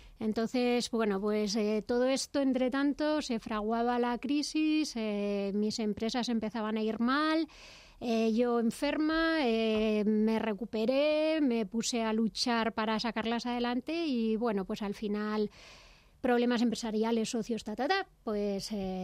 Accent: Madrid, Community of Madrid, Spain; born there; Pues yo nací en Moncloa, pero ahora vivo en Vallecas.

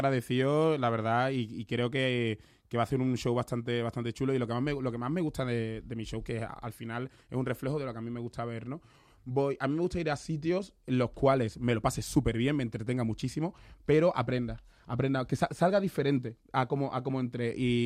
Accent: Madrid, Community of Madrid, Spain; Y yo le digo, pero vamos a ver, si vengo de Vallecas.

